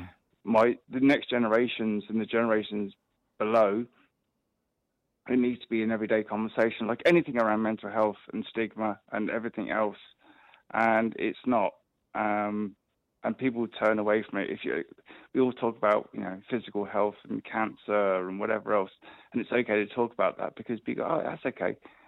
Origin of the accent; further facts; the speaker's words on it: England, United Kingdom; obviously I'm from England, you can tell by my accent